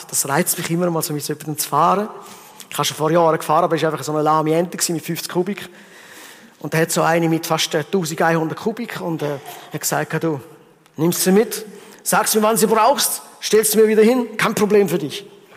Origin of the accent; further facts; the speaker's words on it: Rwanda; In dem Land, wo ich aufgewachsen bin, in Afrika, in Ruanda